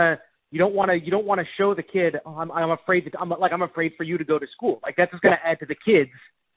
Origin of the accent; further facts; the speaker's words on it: Ohio, United States; I grew up in Ohio. And so even, you know, 1,000 miles away, it was all we could talk about.